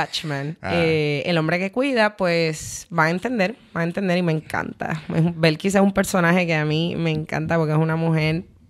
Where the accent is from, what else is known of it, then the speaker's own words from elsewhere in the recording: Puerto Rico; yo soy puertorriqueña, pero mis dos papás son de República Dominicana.